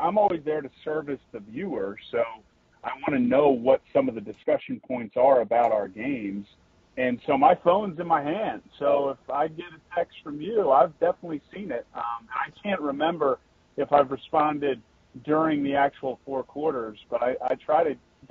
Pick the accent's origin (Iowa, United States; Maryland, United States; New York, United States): Maryland, United States; Annapolis; So I grew up in Annapolis, like actually downtown Annapolis proper